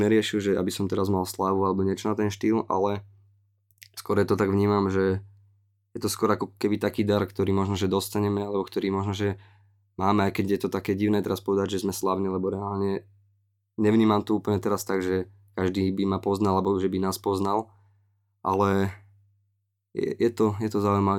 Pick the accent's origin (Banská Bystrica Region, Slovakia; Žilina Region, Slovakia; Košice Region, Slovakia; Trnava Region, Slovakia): Trnava Region, Slovakia; Trnava; Pochádzam z Trnavy, mám 20 rokov a momentálne študujem na vysokej škole na Trnavskej univerzite